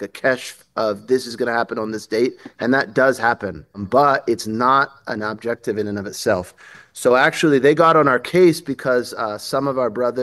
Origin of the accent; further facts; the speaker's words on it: Berkeley, California, United States; someone who grew up around a lot of like atheist, agnostic, very liberal people, I grew up in Berkeley, California